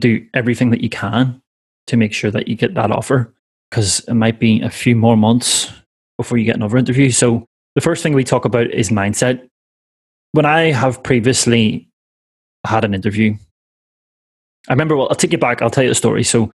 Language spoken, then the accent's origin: English; Ireland; I'm an Irishman and I'm a recruiter, so I can talk a lot of BS